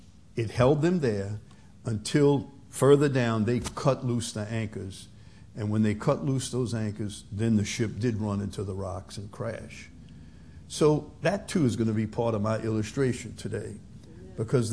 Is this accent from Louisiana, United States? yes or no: yes; St. Bernard Parish, Louisiana, United States; When I was a kid, we grew up in St. Bernard Parish. Our house got flooded by Hurricane Betsy in 1965.